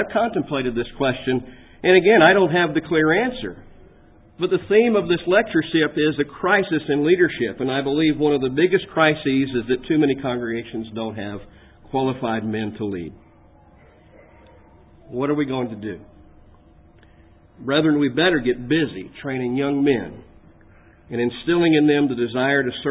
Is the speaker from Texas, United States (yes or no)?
no; Lakeland, Florida, United States; I serve as an evangelist for a congregation of God's people in my hometown in Lakeland, Florida. That is where I grew up